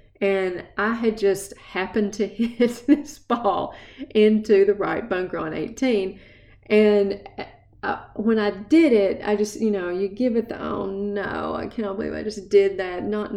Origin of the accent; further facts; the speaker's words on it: Tennessee, United States; accent: East Tennessee; So that's my East Tennessee accent for you.